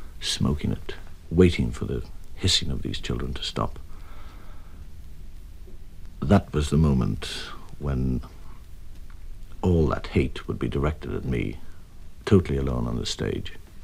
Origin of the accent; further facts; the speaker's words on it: Ireland; I do know that I am an Irishman